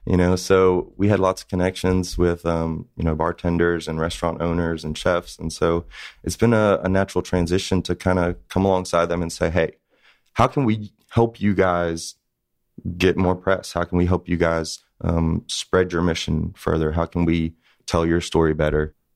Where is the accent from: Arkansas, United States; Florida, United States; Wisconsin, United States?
Florida, United States; Miami; We're both from Miami, Florida.